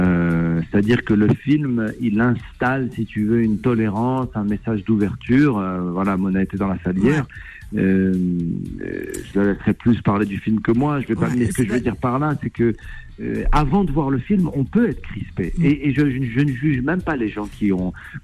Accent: Morocco; quand j'étais gamin au Maroc, il y avait

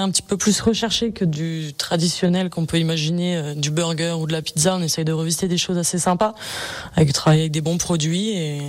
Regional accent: Bonneville, Auvergne-Rhône-Alpes, France; Oui, moi je suis d'ici, je suis de Bonneville, et puis on va dire que je suis un peu accrochée à la montagne.

